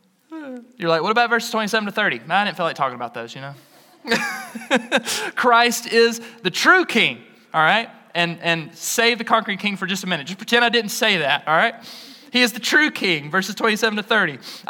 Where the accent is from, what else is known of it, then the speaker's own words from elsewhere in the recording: Greensboro, Alabama, United States; I'm from Greensboro, Alabama, and I grew up on a dairy farm.